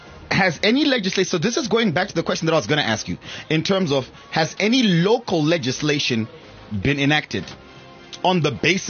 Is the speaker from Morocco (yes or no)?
yes; Morocco; My home country, Morocco.